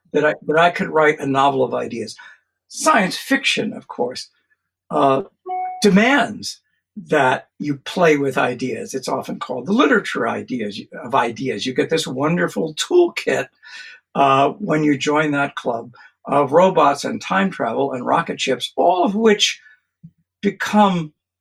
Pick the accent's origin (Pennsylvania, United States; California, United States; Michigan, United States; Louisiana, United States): Pennsylvania, United States; Roslyn; Growing up in Roslyn, Pennsylvania, I was very near a large cemetery